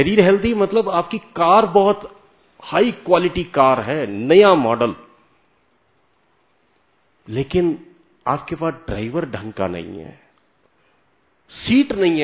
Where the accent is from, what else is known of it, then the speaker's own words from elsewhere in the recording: Delhi, India; आपको पता है मैं दिल्ली से हूं